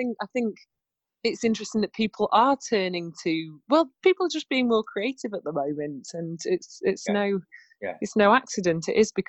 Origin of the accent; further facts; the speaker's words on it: Chesterfield, East Midlands, United Kingdom; I grew up in Chesterfield, so not that far from here.